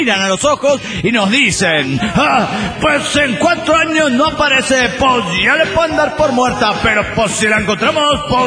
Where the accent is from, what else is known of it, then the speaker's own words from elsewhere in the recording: Coacalco, State of Mexico, Mexico; de Coacalco.